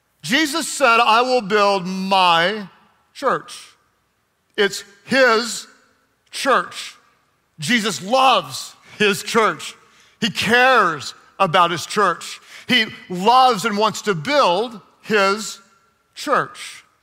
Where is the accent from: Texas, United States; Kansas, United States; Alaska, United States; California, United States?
Texas, United States; also born or lived in Oklahoma; I grew up in Texas and in Oklahoma, and we weren't Muslims and we weren't Buddhists, so I just assumed we were all Christians.